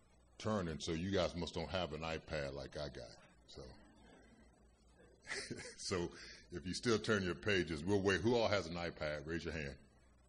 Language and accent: English; Youngstown, Ohio, United States; moved away; When I moved to Manchester from Youngstown, Ohio. I grew up in a predominantly black environment, so, you know, the playgrounds, we played on the city we come from, you know, was different.